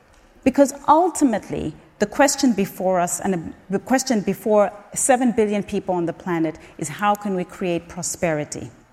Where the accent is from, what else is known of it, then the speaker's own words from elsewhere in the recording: Zambia; I was born and raised in Zambia in 1969.